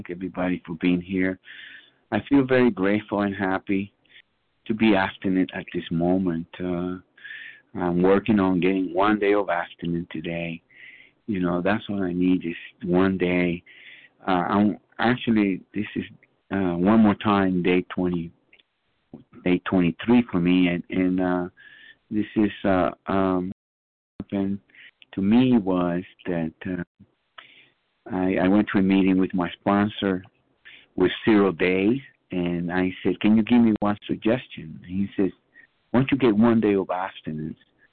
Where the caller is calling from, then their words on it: San Bernardino, California, United States; from California, San Bernardino, California.